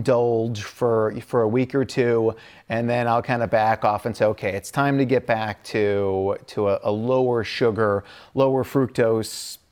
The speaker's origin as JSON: {"language": "English", "region": "Midwest", "country": "United States", "tie": "born or raised there", "said": "So I grew up in the Midwest."}